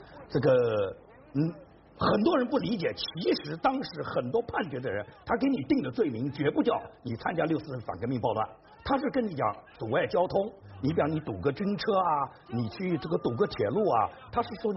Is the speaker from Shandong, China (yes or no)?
no; Nanjing, Jiangsu, China; now in Wuxi, China; 我呢不被允许在我所出生的家乡叫南京市生活，我一直呢在无锡市生活